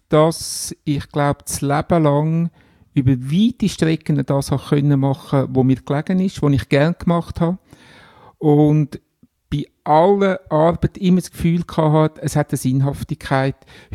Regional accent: Glarus, Switzerland; wieder zurück ins Glarnerland, wo ich aufgewachsen bin

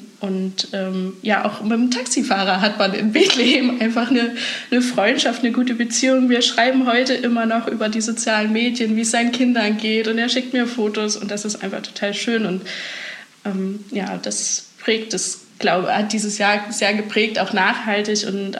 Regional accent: Germany; ich bin doch Deutsche.

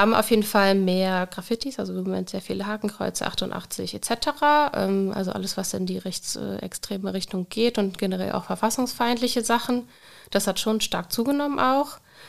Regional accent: Magdeburg, Saxony-Anhalt, Germany; moved away as an adult; also born or lived in Potsdam; Ich bin in Magdeburg geboren und aufgewachsen und zur Schule gegangen, dann zum Studium nach Potsdam gegangen.

